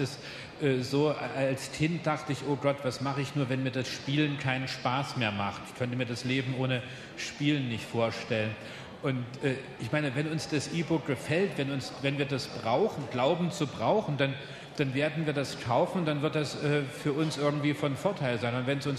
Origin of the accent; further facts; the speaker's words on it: Germany; Und dann, wie man das so als Deutscher macht, man gibt dann so seine Hand.